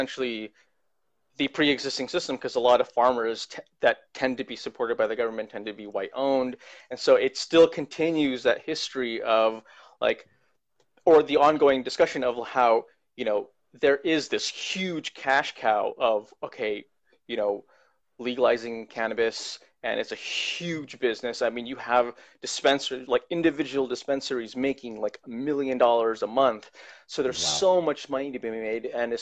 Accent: California, United States; now in Texas, United States; and I came from California, so it's like, the cannabis culture is just totally different.

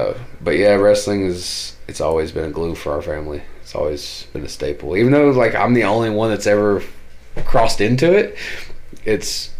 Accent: the South, United States; I'm from the South.

